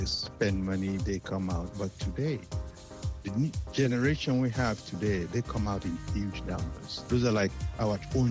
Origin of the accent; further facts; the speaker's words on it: Nigeria; English is a second language; moved away as an adult; now in Los Angeles, United States; Well, I came from Nigeria to San Francisco Art Institute to go to school.